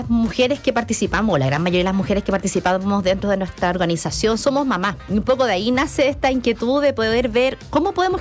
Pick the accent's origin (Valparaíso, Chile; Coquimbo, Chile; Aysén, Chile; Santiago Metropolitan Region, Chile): Valparaíso, Chile; somos de allá de Valparaíso